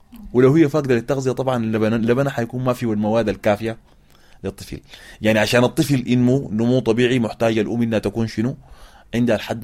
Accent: Sudan; يعني ممكن تلقى ناس بعض القبائل عندنا في السودان أو في جنوب السودان أو في كينيا يكون عندهم أبقار كثيرة جدا

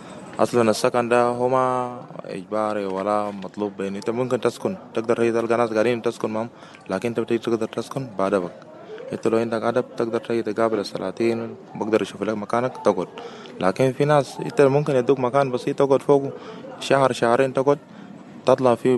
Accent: Wau, Western Bahr el Ghazal, South Sudan; أنا من أولاد برقزال من واو.

